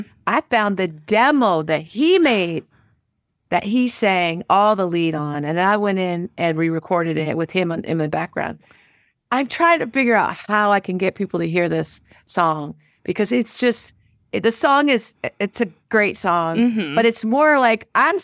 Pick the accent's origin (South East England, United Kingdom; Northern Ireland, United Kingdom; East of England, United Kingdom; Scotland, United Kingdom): South East England, United Kingdom; I'm from Kent.